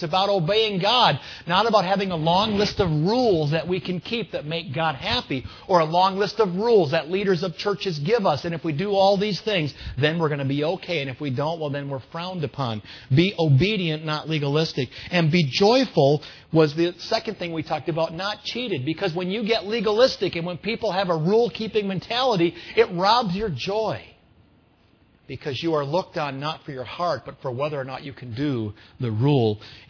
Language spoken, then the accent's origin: English; Pennsylvania, United States; born there; In Pennsylvania, I was born in Pennsylvania